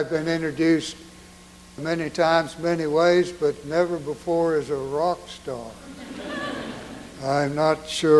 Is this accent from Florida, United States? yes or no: no; Rockbridge Baths, Virginia, United States; I was born outside of Lexington, a place called Rockbridge Baths, a church called Bethesda. I grew up with mountains on two sides and the river, Maury River, in front of the house. I kind of had the run of that country.